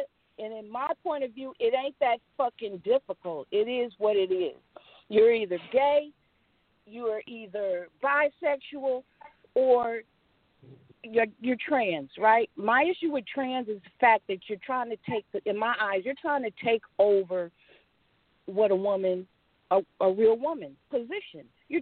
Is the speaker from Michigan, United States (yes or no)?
no; San Francisco, California, United States; I don't know if you know, but we're both born and raised in San Francisco